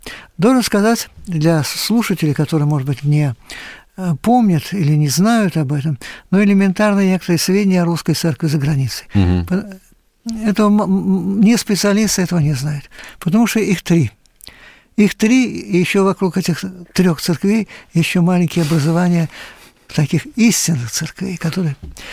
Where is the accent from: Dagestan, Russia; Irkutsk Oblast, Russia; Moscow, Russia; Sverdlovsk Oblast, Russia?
Moscow, Russia; now in Italy; я хотел бы добавить, что я живу в Северной Италии. Это верно, я москвич.